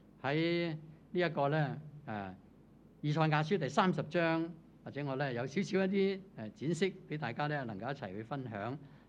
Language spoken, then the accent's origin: Cantonese; Taishan, Guangdong, China; 咁我係台山人嚟